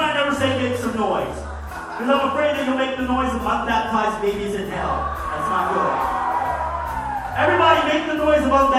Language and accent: English; Philadelphia, Pennsylvania, United States; Now I'm from Philly.